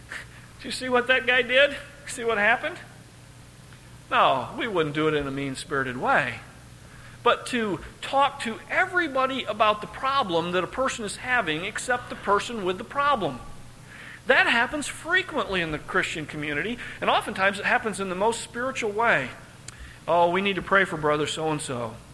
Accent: Midwest, United States; You know, I'm growing up in the Midwest. I've seen this a couple times.

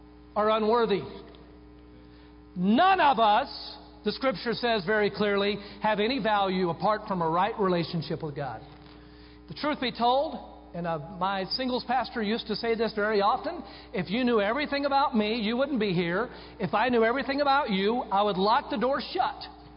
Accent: Denton, Texas, United States; where I was growing up in Denton, Texas, right from wrong was not always real clear.

